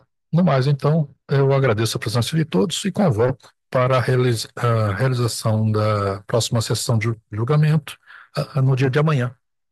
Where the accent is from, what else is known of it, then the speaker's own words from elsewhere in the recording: Mato Grosso, Brazil; Sou mato-grossense, né?